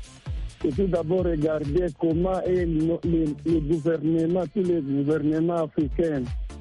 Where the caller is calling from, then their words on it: Bujumbura, Bujumbura Mairie, Burundi; On est bien rangé, tout va bien ici chez nous au Burundi.